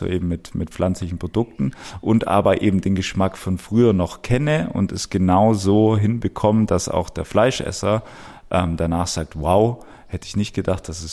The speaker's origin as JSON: {"language": "German", "town": "Ulm", "region": "Baden-Württemberg", "country": "Germany", "tie": "born or raised there", "said": "Also ich bin in Ulm geboren, in der Frauenklinik, bin stolzer Ulmer, bin aufgewachsen in Ulm-Jungingen und habe da auch Fußball gespielt, habe natürlich eine wunderschöne Kindheit da verbracht, war in der Schule, in der Elli-Heuss-Realschule, habe da meinen Abschluss gemacht und bin dann erst ins Allgäu."}